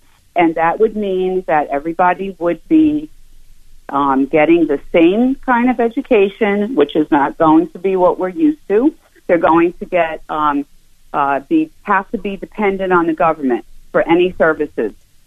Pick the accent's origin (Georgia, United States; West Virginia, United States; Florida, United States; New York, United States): New York, United States; Queens; now in North Carolina, United States; And I am a Queens girl at heart. I live in North Carolina now. I was born and raised in Queens.